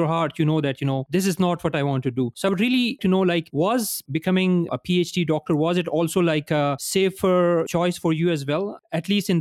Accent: Pakistan; I mean, I come from Pakistan

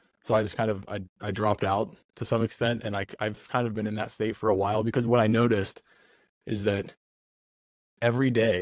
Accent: Columbus, Ohio, United States; you know, I grew up in Columbus, which is a blue city

